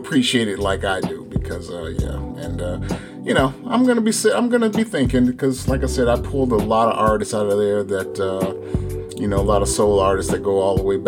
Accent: Chicago, Illinois, United States; I mean, you know, like, you know, I'm from the Chicago area, and, you know, we do our thing.

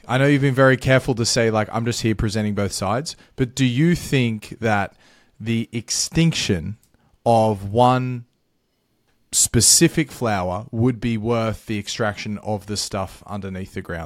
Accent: Australia; that just might be the Australian in me.

